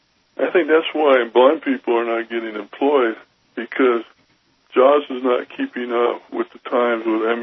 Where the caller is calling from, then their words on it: Michigan, United States; Michigan.